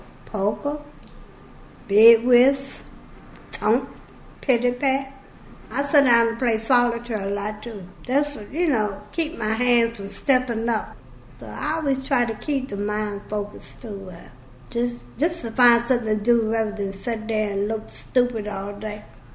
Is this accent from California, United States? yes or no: no; Washington, District of Columbia, United States; moved away as an adult; now in Maryland, United States; I was born in Washington, D.C. around the age of 22 when I moved to Maryland.